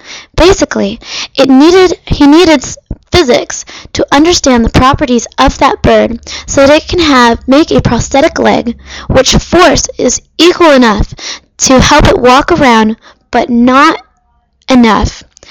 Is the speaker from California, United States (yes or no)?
yes; Fremont, California, United States; I'm from Fremont, California, the best place in the world. NorCal.